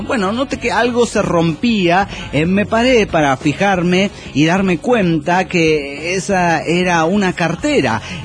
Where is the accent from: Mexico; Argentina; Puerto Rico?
Argentina; Barranqueras, Chaco; de Barranqueras, Chaco, Argentina.